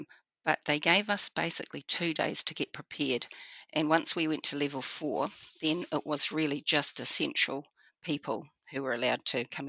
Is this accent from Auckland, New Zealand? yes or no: yes; Auckland, New Zealand; I grew up in Auckland. My mother was part Māori